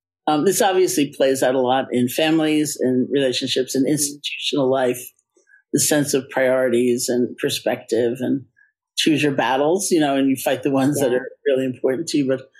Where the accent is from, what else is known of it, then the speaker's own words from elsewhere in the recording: New York, United States; It's so funny you say that because I am a New Yorker. I didn't learn how to drive until my 30s.